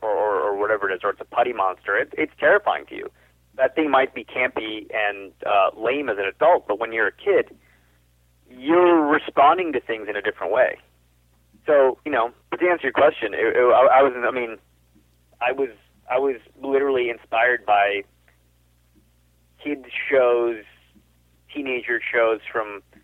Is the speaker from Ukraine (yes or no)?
no; Kolkata, West Bengal, India; born there; also born or lived in Mumbai, India / Chennai, India / China / Singapore; So I was born in India, and I was born in Calcutta, India, and then I moved to Bombay, and then Madras, and then we moved to China, and then my family lived in Singapore. They moved to the Middle East a number of years ago.